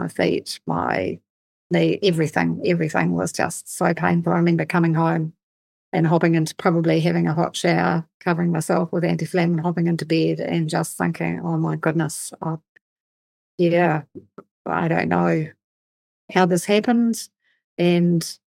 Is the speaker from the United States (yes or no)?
no; New Zealand; I grew up in New Zealand, so we grew up on, you know, like probably like you, Clint, on lamb and meat.